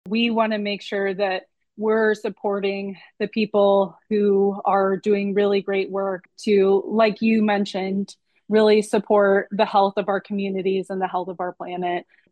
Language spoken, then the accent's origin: English; Midwest, United States; I come from the Midwest, so I'm well aware of the dichotomies of commercial farming versus, even family farming